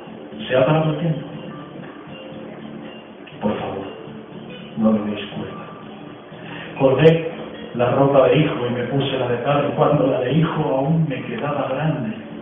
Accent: Getafe, Community of Madrid, Spain; soy de aquí de Getafe, soy músico realmente y actor

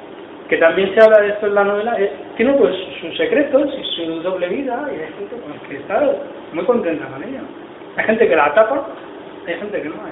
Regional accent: Barcelona, Catalonia, Spain; yo soy de Barcelona, eran de la parte alta de Barcelona

